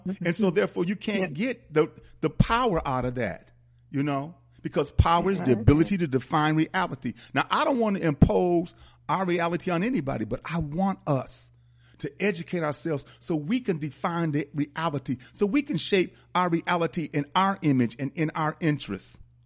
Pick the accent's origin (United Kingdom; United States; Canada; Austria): United States; Milwaukee, Wisconsin; European Jews, and I'm from Milwaukee, and I've seen it.